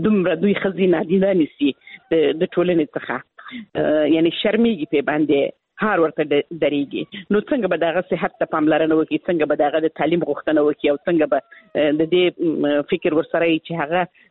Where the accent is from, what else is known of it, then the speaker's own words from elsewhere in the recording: Helmand, Afghanistan; زه خپل د هلمند ولایت څخه یم